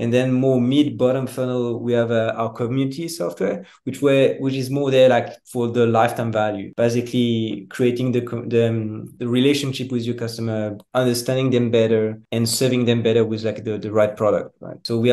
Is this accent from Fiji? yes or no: no; Switzerland; Okay, so I come from Switzerland. I'm currently in Cape Town.